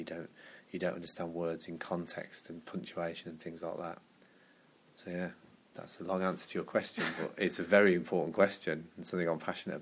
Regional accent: Sunderland, North East England, United Kingdom; born there; now in Birmingham, United Kingdom; Well, I'm from England. I was born in Sunderland, which is in the northeast of England, but I've lived for a long time in Birmingham and I work in Birmingham too.

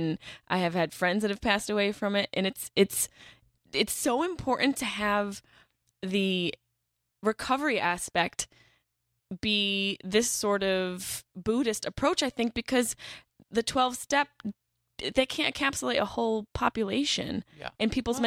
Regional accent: Syracuse, New York, United States; I lived in New York City for 10 years, but I'm from Syracuse, which is just a hobunk town.

